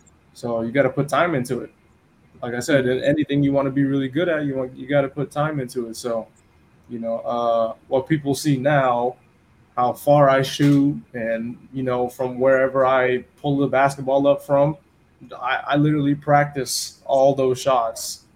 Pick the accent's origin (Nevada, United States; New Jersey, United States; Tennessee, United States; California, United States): California, United States; My dad's Nigerian and then my mom is Filipino, but then I grew up in California, that's where my American blood comes from.